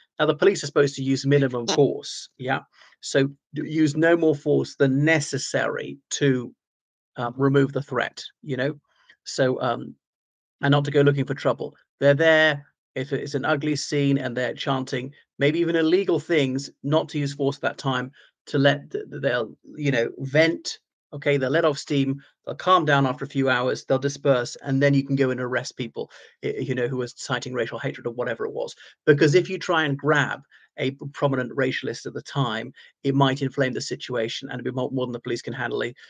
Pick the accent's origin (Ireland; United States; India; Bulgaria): Ireland; And admittedly, virtually nobody in the Republic of Ireland has my accent. I'm not English. I possibly have some remote English ancestry in the Middle Ages.